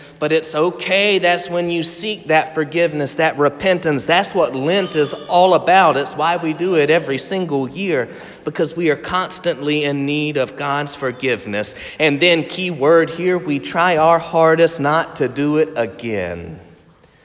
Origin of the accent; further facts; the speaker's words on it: South Carolina, United States; that ridiculous question that I heard so much growing up in South Carolina, and that is, are you saved?